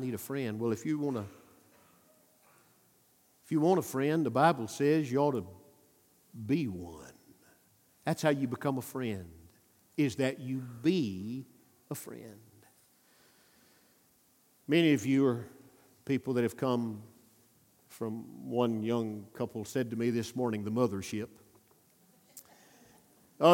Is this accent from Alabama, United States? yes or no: yes; Pisgah, Alabama, United States; Pisgah, Alabama. That's my hometown in rural northeast Alabama.